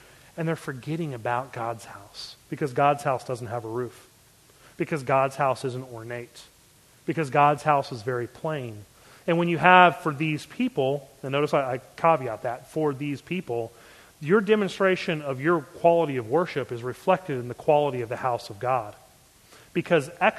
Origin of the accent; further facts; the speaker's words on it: Baltimore, Maryland, United States; because I grew up around Baltimore, in between Philly, Baltimore, and D.C., I got to play some really cool jazz joints.